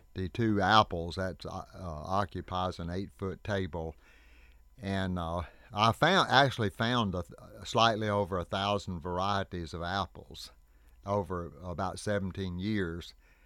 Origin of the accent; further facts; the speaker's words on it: North Carolina, United States; I grew up in Iredell County, and that's near the county seat there, Statesville.